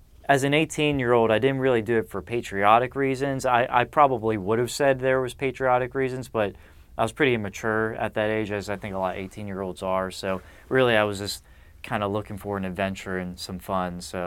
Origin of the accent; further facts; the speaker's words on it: Uniontown, Pennsylvania, United States; born there; Westmoreland County, that's Pennsylvania, Uniontown, PA.